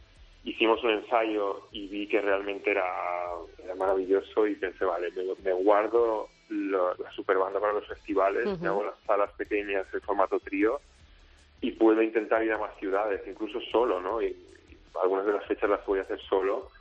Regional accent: Balearic Islands, Spain; somos de aquí, de Mallorca

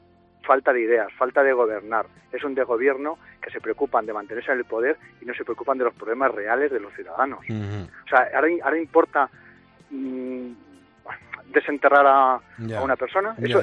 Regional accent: Castilla-La Mancha, Spain; now in Murcia, Spain; Yo soy manchego

